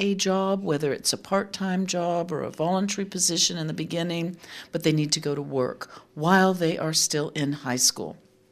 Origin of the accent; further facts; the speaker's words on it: Austin, Texas, United States; I am from Austin, Texas. I'm a career counselor in private practice in the United States.